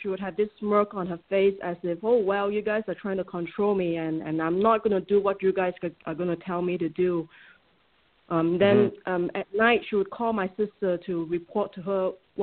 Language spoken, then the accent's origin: English; Singapore; I'm originally from Singapore.